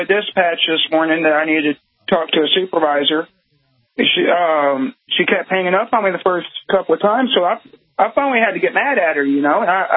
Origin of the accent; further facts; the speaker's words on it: Oklahoma, United States; Yeah, it's pretty scary because I came from the Oklahoma area. I used to cop walk down there before I came up here